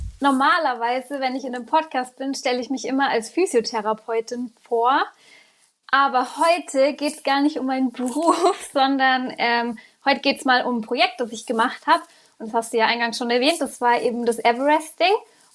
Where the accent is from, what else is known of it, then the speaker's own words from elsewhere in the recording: Bavaria, Germany; Berge gehen, weil ich komme aus dem Allgäu. Das heißt, die Berge sind halt vor meiner Nase.